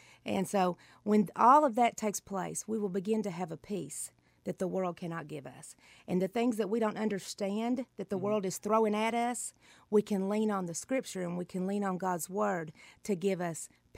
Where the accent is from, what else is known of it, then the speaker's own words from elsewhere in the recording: Texas, United States; Yes, we are from East Texas, as a matter of fact.